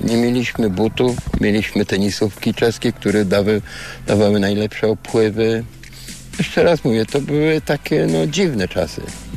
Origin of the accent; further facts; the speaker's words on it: Jelenia Góra, Lower Silesian Voivodeship, Poland; also born or lived in Szczecin; urodziłem się w Szczecinie, bo mama z tatą się spotkali w Szczecinie. No i po prostu było tak, że rok czasu mieszkaliśmy w Szczecinie i przyjechaliśmy na odzyskane ziemie do Jeleniej Góry.